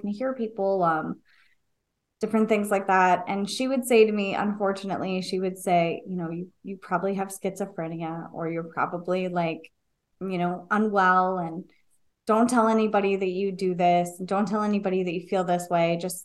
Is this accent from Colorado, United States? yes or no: no; San Diego, California, United States; And so I grew up in San Diego. So we partied outside.